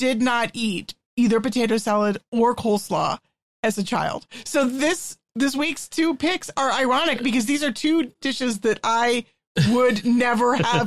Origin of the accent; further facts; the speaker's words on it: Texas, United States; I grew up in Texas